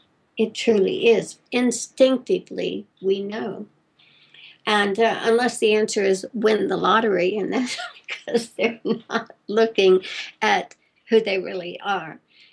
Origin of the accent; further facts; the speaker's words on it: Texas, United States; I call them a posse, I was raised in Texas